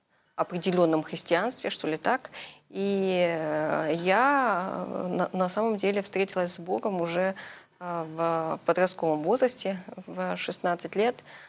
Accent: Germany; also born or lived in Russia; в 1988 году мы переехали в Германию. Я, можно сказать, там выросла, выучилась, успешно забыла русский язык. Что-то понимала, но уже очень плохо из акцентов говорила. Акцент у меня все еще присутствует

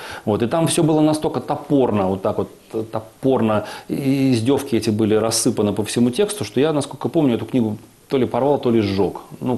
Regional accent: Pskov, Pskov Oblast, Russia; мой родной город Псков, в котором я родился и вырос, в нем очень много храмов.

